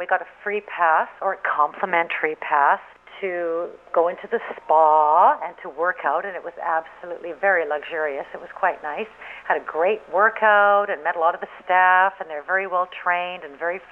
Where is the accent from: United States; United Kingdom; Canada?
Canada; I mean, we're from Canada, and there's trees in Canada